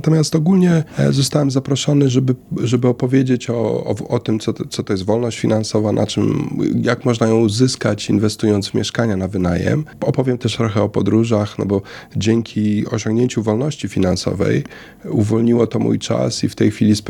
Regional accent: Łódź, Łódź Voivodeship, Poland; born there; mimo że urodziłem się w Łodzi, nigdy nie przyzwyczaiłem się do zimy.

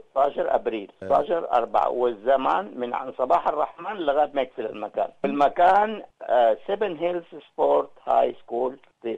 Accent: Sudan; now in Australia; إن إحنا عايزين نعمل ليلة نجتمع بها فيها كسودانيين

